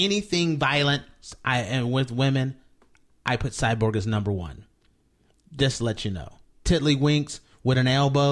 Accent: Cleveland, Ohio, United States; I'm from Cleveland, Ohio, but I'm not a Bill Belichick fan

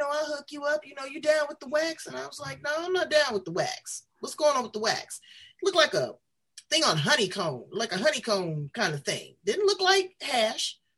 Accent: Los Angeles, California, United States; Now I'm from South Central LA.

